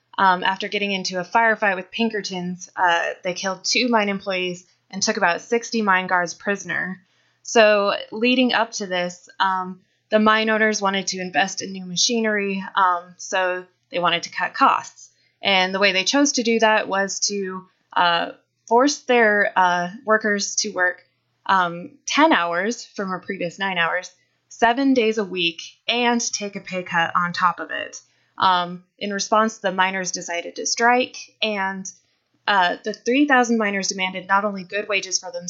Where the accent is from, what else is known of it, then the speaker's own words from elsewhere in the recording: Caldwell, Idaho, United States; He actually was bombed and killed in my hometown of Caldwell.